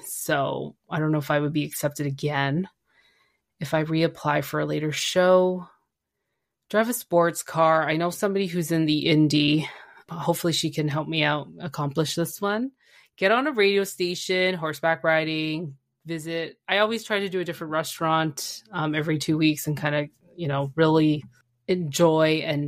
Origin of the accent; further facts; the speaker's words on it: Canada; accent: Canadian English; first language Spanish; English is a second language; So for those who don't know, I do speak fluent Spanish. That's my native tongue. Of course, English, Canadian English, because some of you people make fun of me, eh?